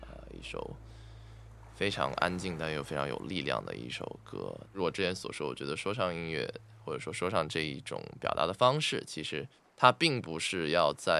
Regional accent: Guangzhou, Guangdong, China; 我其实是一个在广州长大的孩子，所以在我自己本身的成长历程当中，其实港乐粤语音乐对我有非常大的影响。

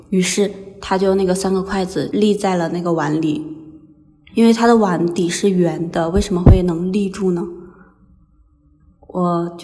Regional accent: Liaoning, China; 我来自东北的某一个小地方。

